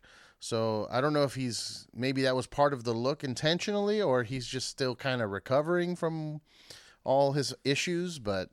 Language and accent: English; United States; I'm an Eddie from New York, New Jersey, so I relate.